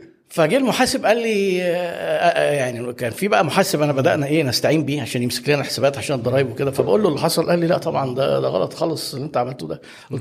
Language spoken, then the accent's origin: Arabic; Egypt; لا ده اللي هو عندنا في مصر اللي هو ال 100 مليون مدرب الفريق